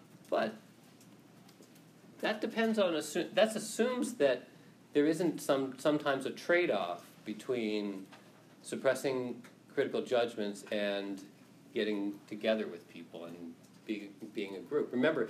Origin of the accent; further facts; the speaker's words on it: United States; I'm an American, but I don't think I'd want to like raise my family with my in-laws upstairs